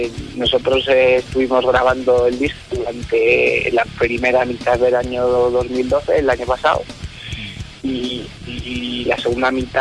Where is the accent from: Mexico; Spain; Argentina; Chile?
Spain; Vitoria, Basque Country; Pues bueno, venimos de Vitoria, del País Vasco, Álava, y bueno, pues vamos a donde nos lleve nuestra música